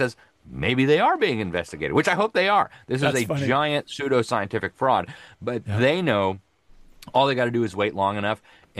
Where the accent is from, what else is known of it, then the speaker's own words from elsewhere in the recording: Miami, Florida, United States; And, you know, I'm from Miami, so I'm thankful for that.